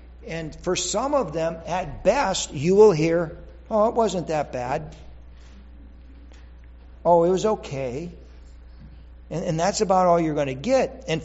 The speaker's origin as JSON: {"language": "English", "region": "Minnesota", "country": "United States", "tie": "born or raised there", "said": "That I remember growing up in Minnesota years ago"}